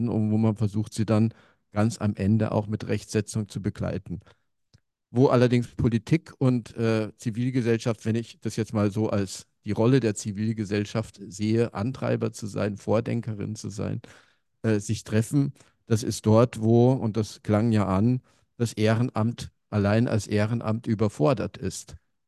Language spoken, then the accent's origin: German; Brandenburg, Germany; Ich komme selber aus dem Landkreis Barnim